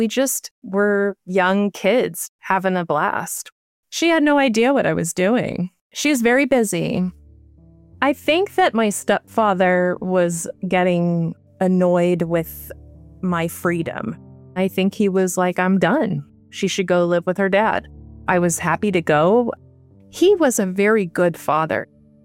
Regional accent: Midwest, United States; I grew up in the Midwest.

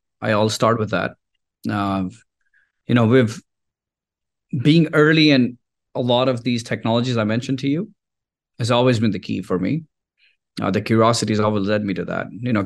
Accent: Houston, Texas, United States; Yes, I'm actually from Houston

